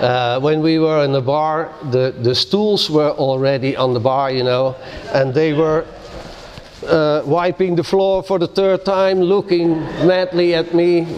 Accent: Tilburg, North Brabant, Netherlands; We were still students then at a teacher school in Tilburg, my hometown.

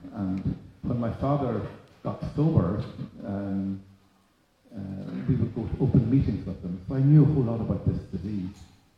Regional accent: Belfast, Northern Ireland, United Kingdom; I grew up in Belfast, or outside Belfast. I was a middle child.

